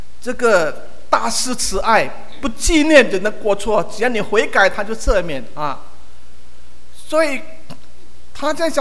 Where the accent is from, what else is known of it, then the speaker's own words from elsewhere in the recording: China; 我想我们都是中国人，我们了解中国人的思想。